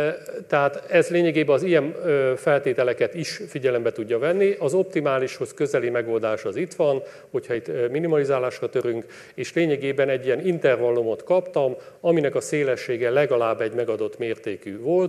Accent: Hungary; tudták, hogy én Magyarországról vagyok

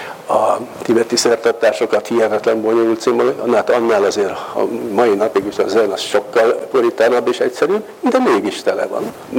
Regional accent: Hungary; mert hiszen ugye magyarok vagyunk

